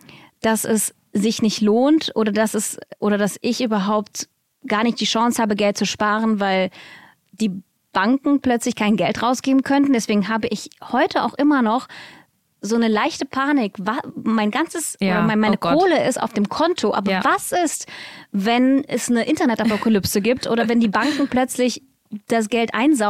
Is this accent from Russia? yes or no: yes; Russia; Ich dachte an meine Kindheit in Russland. Mhm. So, und es war so, meine Eltern und ich haben zu viert in zwei Räumen gelebt damals in Russland.